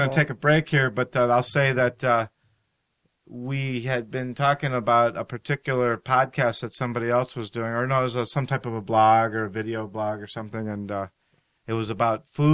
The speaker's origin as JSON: {"language": "English", "town": "Cleveland", "region": "Ohio", "country": "United States", "tie": "born or raised there", "said": "So back in about 30 years ago in the early 1980s when I grew up in Cleveland, Ohio, I used to play in bands and crazy like rock bands."}